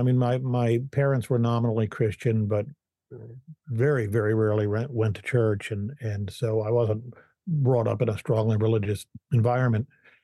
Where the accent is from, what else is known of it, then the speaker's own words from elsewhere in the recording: New Jersey, United States; born there; moved away; also born or lived in Eastern Tennessee / California / Bergen County; No, I was born up in New Jersey.